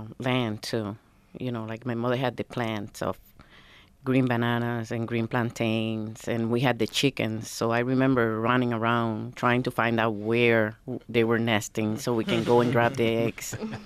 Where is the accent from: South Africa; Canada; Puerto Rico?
Puerto Rico; now in Rochester, United States; Puerto Rico.